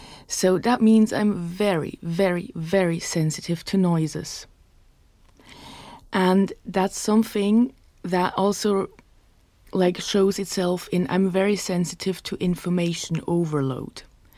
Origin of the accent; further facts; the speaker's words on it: Switzerland; first language Swiss German; English is a second language; English is not my mother tongue. It's Swiss German and German.